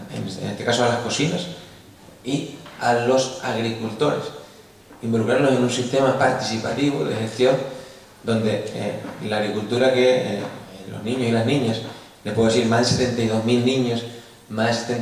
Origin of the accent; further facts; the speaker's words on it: Canary Islands, Spain; una región como la nuestra, como Canarias, una región ultraperiférica, fragmentada entre sí, en diferentes islas